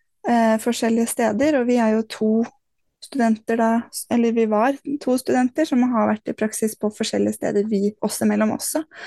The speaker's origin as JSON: {"language": "Norwegian", "town": "Ullensaker", "region": "Akershus", "country": "Norway", "tie": "born or raised there", "said": "Jeg er født og oppvokst i Ullensaker på Østlandet"}